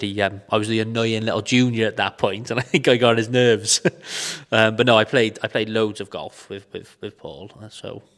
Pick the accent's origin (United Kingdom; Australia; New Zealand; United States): United Kingdom; Wales; Being a Welshman, massively passionate about rugby and Welsh football